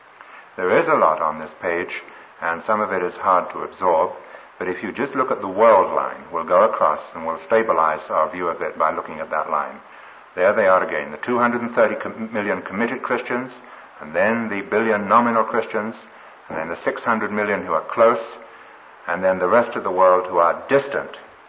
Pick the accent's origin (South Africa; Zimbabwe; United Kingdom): United Kingdom; England; I'm an Englishman. I come out of a university and a business background in England